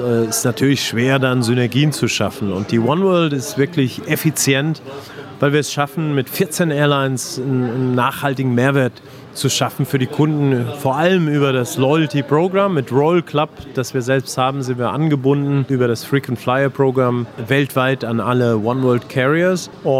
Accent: Germany; moved away as an adult; now in Jordan; Ich bin ja mit meiner Frau, wir sind Deutsche dort, wir haben zwei Kinder

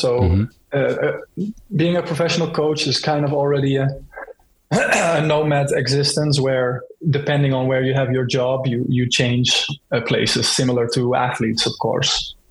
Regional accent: Netherlands; Where I'm from? I am from the Netherlands, so we're neighbors.

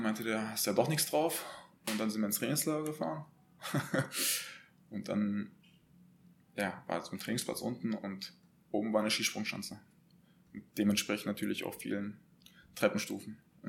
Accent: North Rhine-Westphalia, Germany; Ich komme ja auch aus der Region

